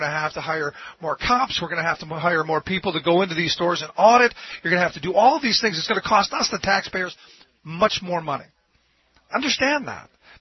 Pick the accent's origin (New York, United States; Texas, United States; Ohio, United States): Ohio, United States; Cleveland; As a kid growing up in Cleveland, liquor was available.